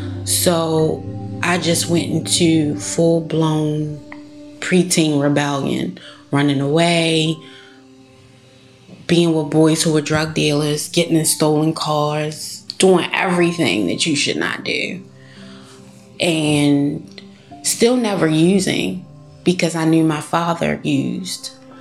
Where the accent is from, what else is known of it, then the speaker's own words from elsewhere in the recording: Baltimore, Maryland, United States; I grew up in Baltimore City.